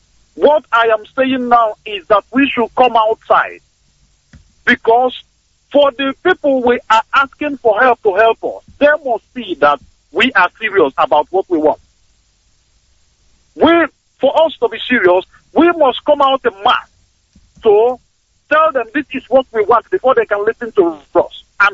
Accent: Onitsha, Anambra, Nigeria; now in Sweden; I hail from Onichado, Umude village on Onichado in Anambra State.

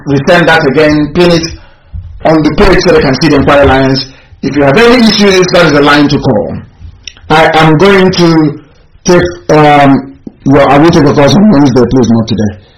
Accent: Bende, Abia, Nigeria; We are all Igbo people. All of us. I am from Bende.

